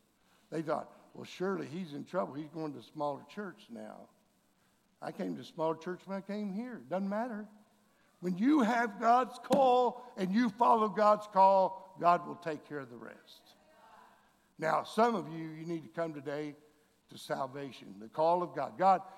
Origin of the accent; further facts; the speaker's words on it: Brownsville, Texas, United States; I was from Brownsville, Texas. I didn't know what the union was.